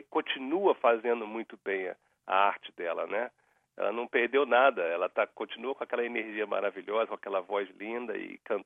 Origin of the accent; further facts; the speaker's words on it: Brazil; accent: Brazilian; Quando eu falo em português, eu sou brasileiríssimo, né? Eu falo português como a gente fala na rua. E quando eu falo inglês, eu não falo como americano, eu tenho um sotaque brasileiro sempre